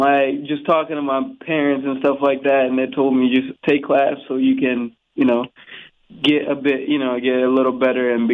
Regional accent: Guinea-Bissau; Basically, growing up in Guinea-Bissau, soccer was our only form of recreation.

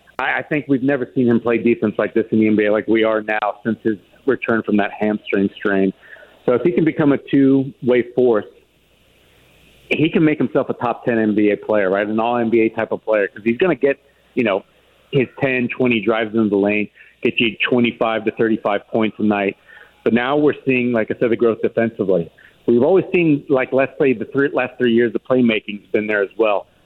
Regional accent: Australia; but I'm from Australia. I was born there, so I would love to get over there.

